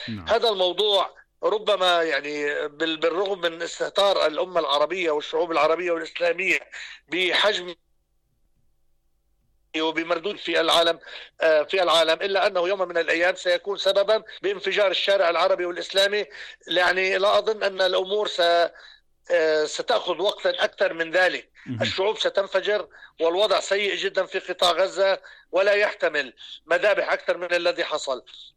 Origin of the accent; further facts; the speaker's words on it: Lebanon; الخطر الجامح الذي يتشكل علينا كلبنانيين